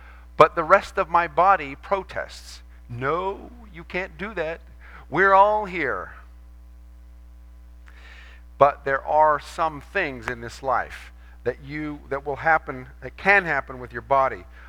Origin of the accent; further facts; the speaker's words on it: United States; Now, one of the assumptions that I have as an American, and you have probably